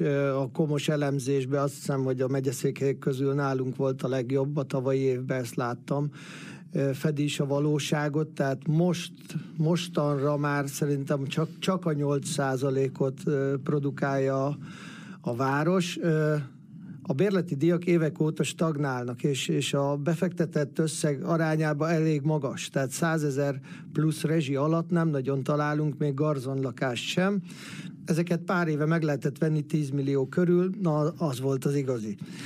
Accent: Salgótarján, Nógrád, Hungary; also born or lived in Budapest; tőzsgyökeres salgótarjániként, majdnem 100%-ban helyben telt el ez a 15 év. 3-4 év budapesti kitérő volt

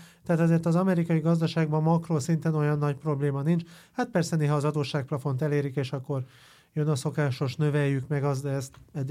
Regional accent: Budapest, Hungary; Ráfér, bár Budapestre is ráfér, azért budapestiként szerintem ezt is hozzátesszük.

